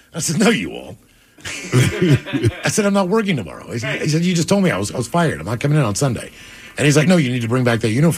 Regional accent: Morgantown, West Virginia, United States; He's from Wheeling or Weirton or someplace. I'm like, I'm from Morgantown.

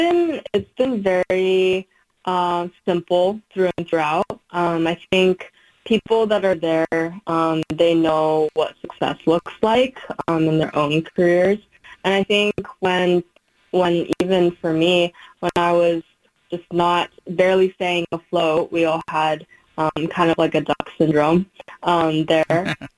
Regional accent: Irvine, California, United States; also born or lived in Arcadia; But I was born in Arcadia, grew up in Irvine. So okay. I pretty much spent the majority of my life in the Orange County area

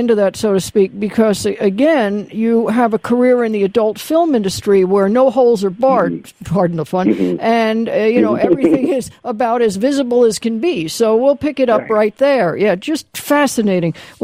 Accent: Van Nuys, California, United States; certainly growing up in Van Nuys, you saw it right on the street.

